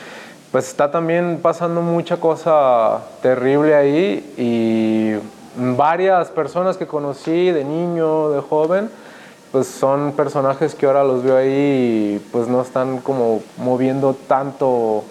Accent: Miravalle, Mexico; yo como nacido y criado en Miravalle, una zona conflictiva desde

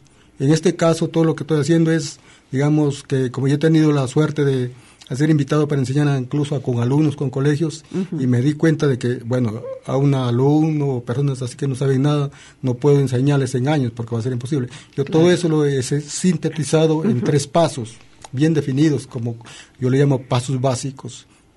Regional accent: Peru; yo tengo entendido que en mi caso o en mi país, los antiguos peruanos

